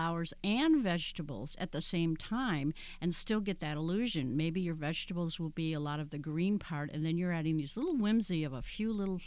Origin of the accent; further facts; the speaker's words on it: Michigan, United States; moved away; And I came from Michigan, and we only had like 4 or 5 months, and that was it.